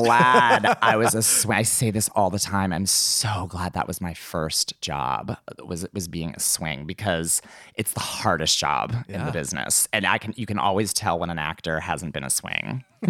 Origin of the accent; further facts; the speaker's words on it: McDonald, Pennsylvania, United States; So I'm originally from McDonald, Pennsylvania